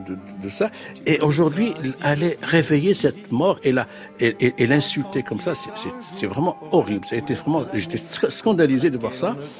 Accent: Morocco; Alors que chez nous, au Maroc, en 65, il y a eu des manifestations, il y a eu des centaines de morts.

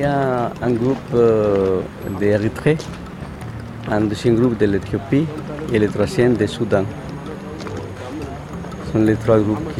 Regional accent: Colombia; now in France; je suis comédien. En ce moment, je suis français, mais mon origine, c'est la Colombie.

